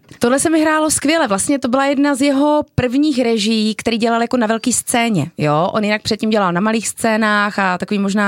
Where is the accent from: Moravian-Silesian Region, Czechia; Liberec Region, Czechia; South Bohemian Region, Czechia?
Moravian-Silesian Region, Czechia; Ostrava; A já jsem Ostravačka.